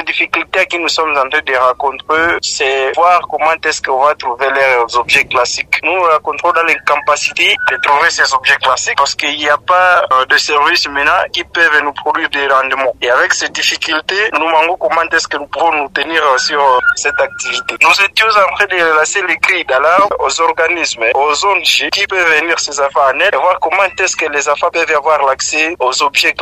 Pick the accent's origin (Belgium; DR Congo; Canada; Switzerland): DR Congo; North Kivu; compte tenu de la situation économique ici chez nous au Nord Kivu.